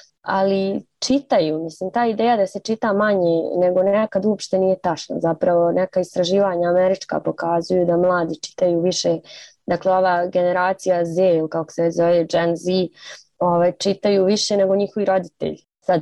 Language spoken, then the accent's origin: Croatian; Zagreb, City of Zagreb, Croatia; born there; da sam rođena u Zagrebu.